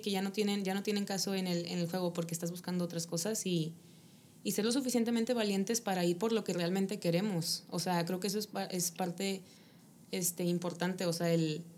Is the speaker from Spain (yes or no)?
no; Mexico; nosotros formamos parte de una comunidad desde que somos mexicanos